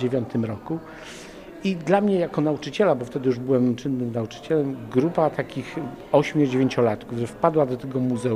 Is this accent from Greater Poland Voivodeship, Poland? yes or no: yes; Gniezno, Greater Poland Voivodeship, Poland; No ja od urodzenia jestem gnieźnianinem, choć moje korzenie gdzieś tam sięgają wschodu.